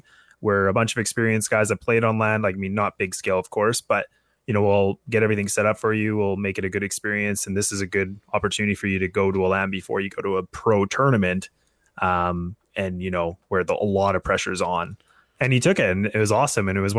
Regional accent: Kelowna, British Columbia, Canada; he's actually from my hometown in Kelowna, which is just outside of Vancouver, about 3.5-4 hours away.

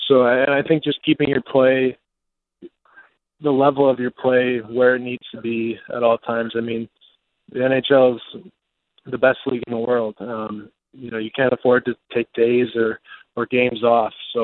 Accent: Weyburn, Saskatchewan, Canada; also born or lived in Estevan; I was born in Estevan, but I'm from Weyburn, Saskatchewan, not about an hour away.

